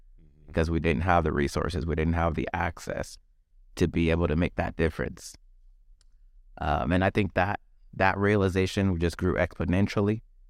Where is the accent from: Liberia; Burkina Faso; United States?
Liberia; I'm originally from West Africa. Country is called Liberia. And I actually was born during the Liberian Civil War.